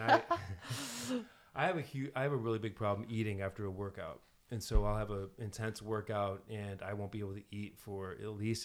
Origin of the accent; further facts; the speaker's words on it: St. Louis, Missouri, United States; he's got the great podcast from my hometown, St. Louis.